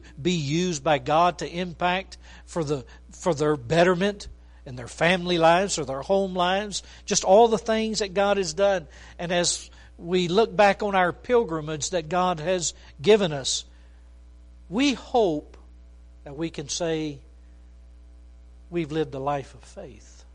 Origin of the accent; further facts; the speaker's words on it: Aransas Pass, Texas, United States; born there; also born or lived in Fort Worth / Belgium; now in Clovis, United States; back to the place I was born in Aransas Pass, Texas, for over 15 years, pastoring there, and then from Aransas Pass, Texas, to here in Clovis, New Mexico